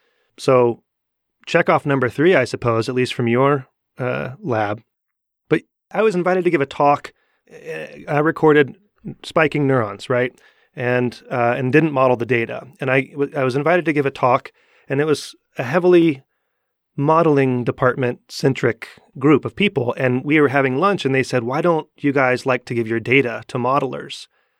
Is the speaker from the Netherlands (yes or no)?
yes; Netherlands; English is a second language; when I visit the Netherlands, my home country.